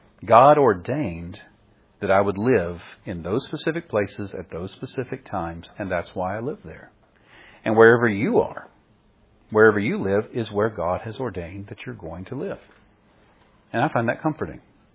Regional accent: Powder Springs, Georgia, United States; also born or lived in Marietta; I was born in Marietta in Kennestone Hospital. But I was raised in Powder Springs for the first 17 years of my life.

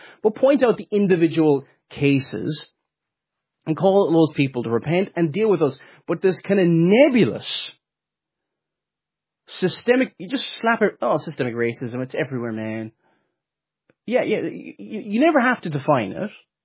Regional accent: Ireland; I'm Irish, by the way.

